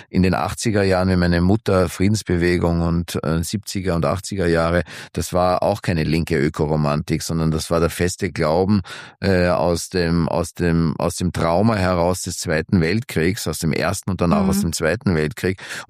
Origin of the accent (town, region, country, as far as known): Austria